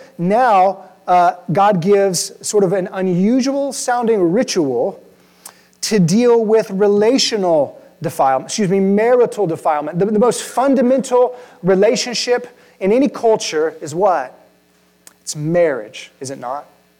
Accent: Texas, United States; I grew up in South Texas in a largely Hispanic culture.

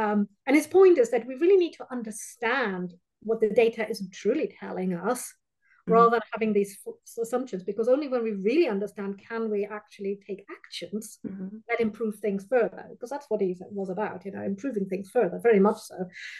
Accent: Germany; because I come originally from Germany, so I was a bit older than most of my peers when I joined.

